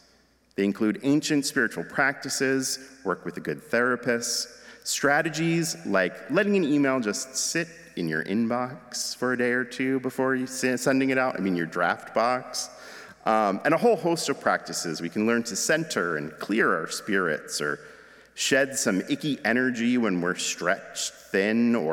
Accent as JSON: {"language": "English", "region": "New Jersey", "country": "United States", "tie": "born or raised there", "said": "Now, I grew up in New Jersey. There aren't oranges growing on trees."}